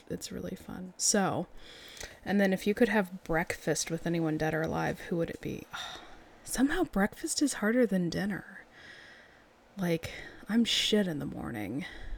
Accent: Texas, United States; now in Midwest, United States; I'm not from California. I've answered this before. I'll take the love, but I am not Californian. I've been there a few times, but never lived there. Texan and now Midwestern, so mimbling.

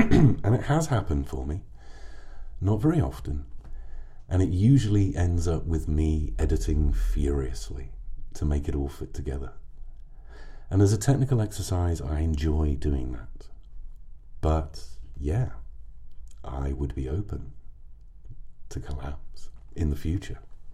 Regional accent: United Kingdom; But I think I let slip that I'm British. And they kind of said, oh my God, if you had read that particular story with your accent, I would have melted.

